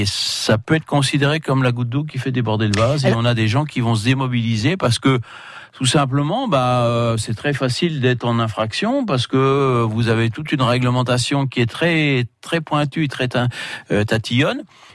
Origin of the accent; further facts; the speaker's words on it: Bourgogne-Franche-Comté, France; moi je viens du département de Bourgogne